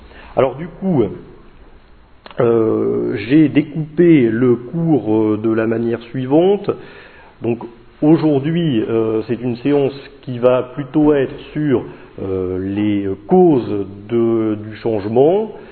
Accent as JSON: {"language": "French", "town": "Saint-Étienne", "region": "Auvergne-Rhône-Alpes", "country": "France", "said": "Moi je ne viens pas de Lyon, je viens de Saint-Étienne"}